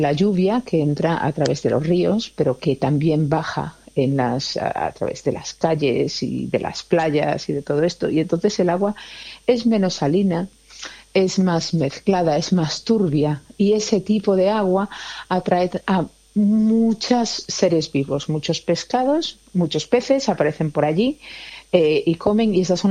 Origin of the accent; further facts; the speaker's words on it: Galicia, Spain; yo soy española, soy gallega